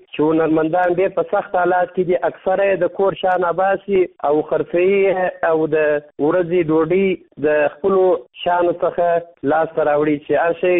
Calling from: Kandahar, Afghanistan; زه د کندهار ولایت څخه ستاسو سره په تماس کې یم. زه د کندهار ولایت یو شوقي یا سندرغاړی یم.

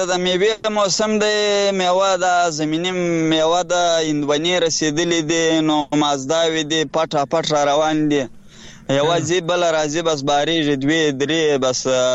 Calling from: Bakwa, Farah, Afghanistan; د پرا ولایت بکوا ولسوالین

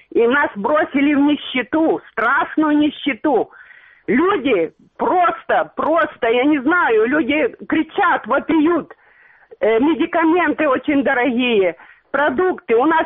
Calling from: Sudak, Crimea, Ukraine; Я из Судака.

